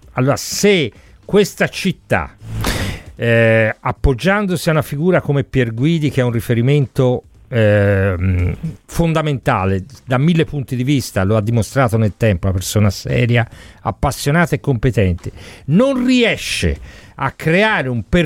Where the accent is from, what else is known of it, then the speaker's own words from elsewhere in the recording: Florence, Tuscany, Italy; Da fiorentino mi sono innamorato da pazzi